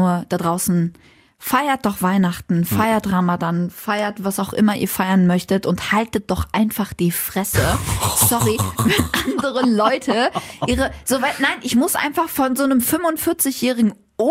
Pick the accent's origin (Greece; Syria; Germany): Syria; Wir betrachten uns einfach als Syrer, als Araber.